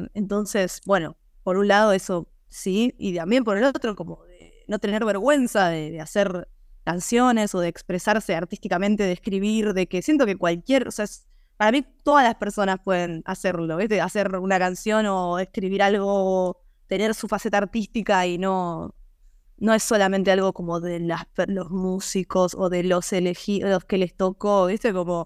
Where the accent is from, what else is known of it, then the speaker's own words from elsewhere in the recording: Buenos Aires, Argentina; De Parque Chacabuco, o sea, yo me crié en Parque Chacabuco, pero bueno, en realidad nací en, o sea, cuando nací mis viejos vivían en el barrio chino, en Belgrano, y después se mudaron, pero al toque se mudaron a Parque Chacabuco